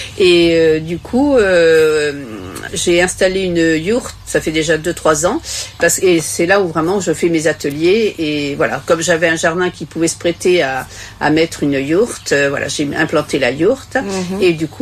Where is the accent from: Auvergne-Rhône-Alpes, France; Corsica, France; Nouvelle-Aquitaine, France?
Nouvelle-Aquitaine, France; moi je suis originaire de Charente et quand j'étais enfant, on allait cueillir.